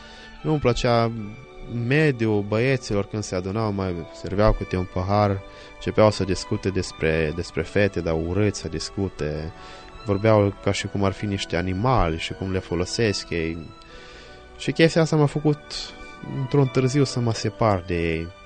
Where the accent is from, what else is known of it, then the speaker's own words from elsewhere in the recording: Bessarabia, Moldova; m-am născut în 1972, sunt originar din Basarabia. M-am născut într-o țară fost comunistă